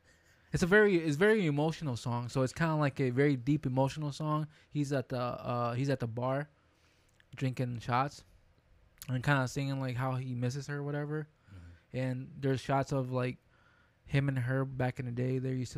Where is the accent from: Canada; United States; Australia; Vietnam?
Canada; I'm a Canadian